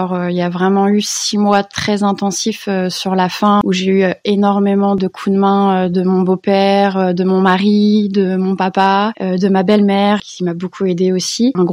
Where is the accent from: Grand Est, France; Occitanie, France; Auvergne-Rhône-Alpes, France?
Grand Est, France; Reims; born there; Je suis née à Reims et j'ai eu la grande chance et le bonheur de me marier avec un Ardennais, un Rethelois